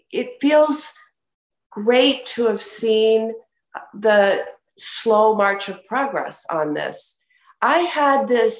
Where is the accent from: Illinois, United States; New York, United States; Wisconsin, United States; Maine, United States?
Wisconsin, United States; like my home state of Wisconsin